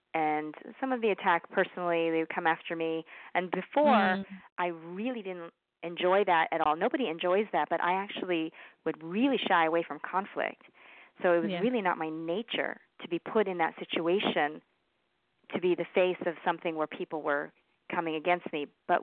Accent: Naples, Florida, United States; my hometown, Naples, Florida, here, where I'm living now

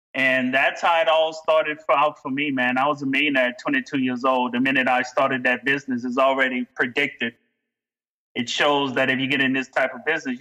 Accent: Louisiana, United States; born there; And I was born in South Louisiana in a household. My parents were educators.

